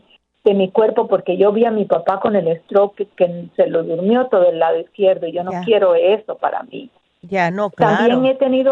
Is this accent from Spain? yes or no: no; Colombia; moved away; Cinco hijos, vine de Colombia y me enterré a trabajar